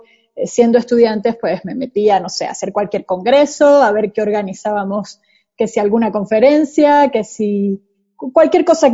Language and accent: Spanish; Venezuela; vivía en Venezuela, crecí en Venezuela y empecé a estudiar la universidad allá